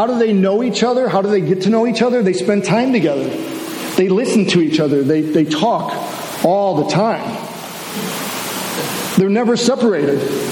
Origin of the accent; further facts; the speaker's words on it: Chicago, Illinois, United States; I'm from Chicago originally